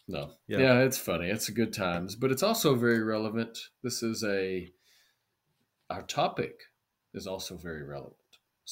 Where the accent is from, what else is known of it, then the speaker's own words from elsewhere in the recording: Tennessee, United States; So I'm originally from West Tennessee. That's the western part of the state.